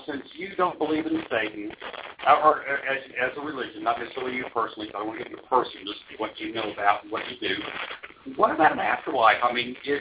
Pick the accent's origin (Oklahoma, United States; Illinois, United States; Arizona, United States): Oklahoma, United States; I'm a Choctaw Indian. I was raised in an Indian culture. I'm from Oklahoma.